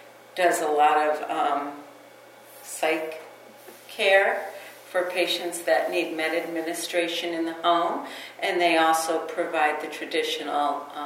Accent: Torrington, Connecticut, United States; born there; I was born in Torrington, Connecticut.

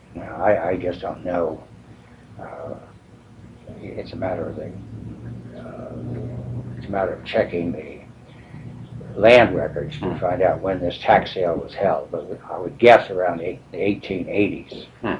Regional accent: Brewster, New York, United States; also born or lived in White Plains; Well, I was born in White Plains, New York in 1922, and 2 years later, my family moved to Brewster, New York.

